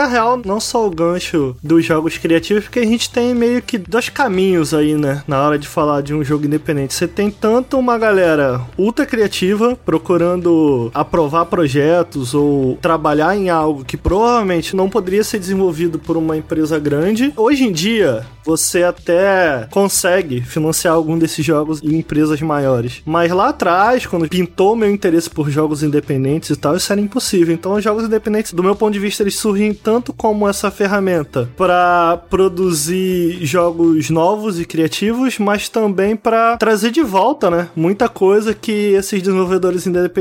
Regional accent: Campo Grande, Brazil; nascido e criado em Campo Grande, assim como o senhor, né?

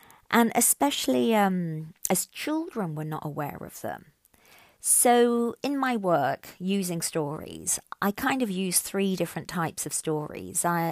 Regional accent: Birmingham, West Midlands, United Kingdom; also born or lived in Ghana; now in Sweden; I am a Brummie, that means a person who was born in Birmingham in the United Kingdom. And I have lived for 6 years in Ghana in West Africa and currently reside in Sweden.

